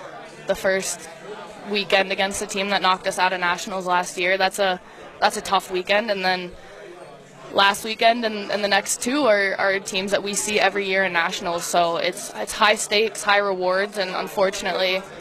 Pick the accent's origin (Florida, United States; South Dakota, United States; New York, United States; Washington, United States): New York, United States; born and raised in New York.